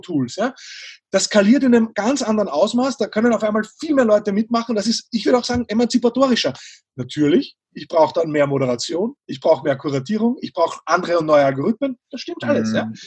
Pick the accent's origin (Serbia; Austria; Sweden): Austria